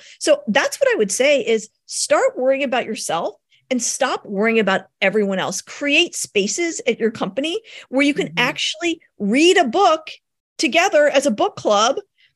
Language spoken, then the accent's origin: English; Richmond, Virginia, United States; also born or lived in New York City / Colorado; I grew up in Richmond, Virginia, where I live now. Then I lived 13 years in New York City and then 9 years in Colorado.